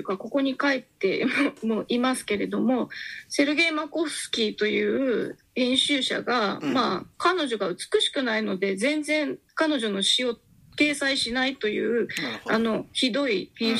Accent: Kitakyushu, Fukuoka, Japan; born there; 北九州で生まれた私に理解できるのかみたいな

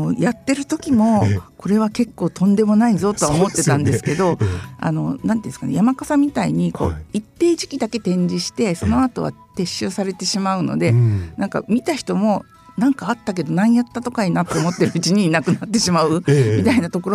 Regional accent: Fukuoka, Japan; also born or lived in Yamaguchi; 生後 2,3 ヶ月で福岡に来てるので、

